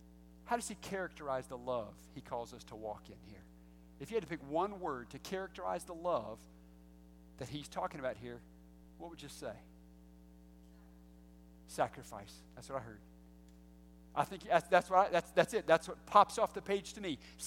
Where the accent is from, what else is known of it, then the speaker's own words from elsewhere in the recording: North Carolina, United States; I grew up in North Carolina, and back behind our house was a creek